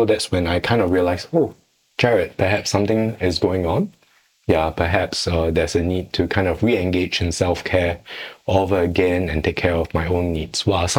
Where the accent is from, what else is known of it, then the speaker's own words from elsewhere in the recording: Singapore; We are quite a typical couple, I think. We are very Singaporean.